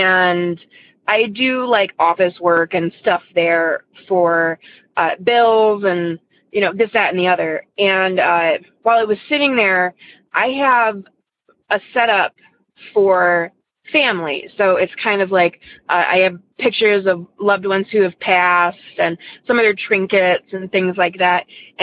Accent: Ohio, United States; I'm from Northeast Ohio.

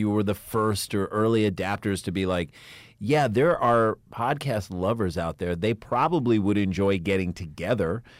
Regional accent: St. Louis, Missouri, United States; No, we grew up in St. Louis where everyone was poor, but we all got our own rooms.

